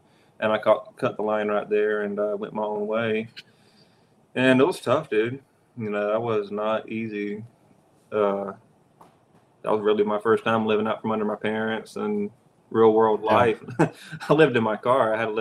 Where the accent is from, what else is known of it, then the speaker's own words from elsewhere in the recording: Georgia, United States; So I'm 45 okay. minutes west of Valdosta, about 30, 45 minutes north of Tallahassee. Okay. So I'm about, okay, I got you. Yeah, southwest Georgia.